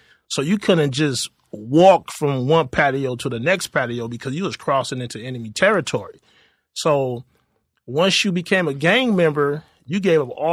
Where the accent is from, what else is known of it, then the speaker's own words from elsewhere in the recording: Shreveport, Louisiana, United States; born there; No, I was born in Shreveport.